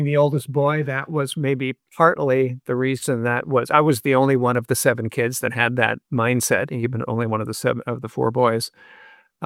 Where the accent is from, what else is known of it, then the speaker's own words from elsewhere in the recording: Minneapolis–Saint Paul, Minnesota, United States; Well, going way back, I was born in the Twin Cities in Minnesota and raised mostly there.